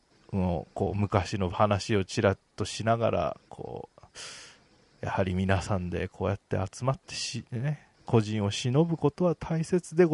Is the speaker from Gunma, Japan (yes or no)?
no; Hiroshima, Japan; now in Tokyo, Japan; まあうちの田舎はかなり山の方なんですけどもね